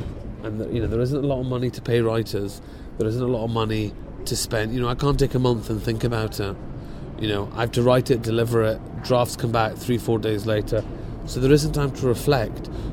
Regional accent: Glasgow, Scotland, United Kingdom; I'm from Glasgow. I grew up watching incredibly political theatre with a capital P.

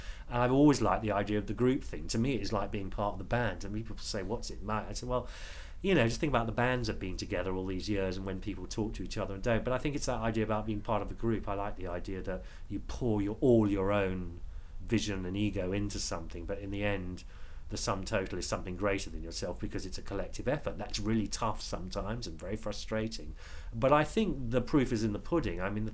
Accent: London, United Kingdom; I came from London, never been to Manchester

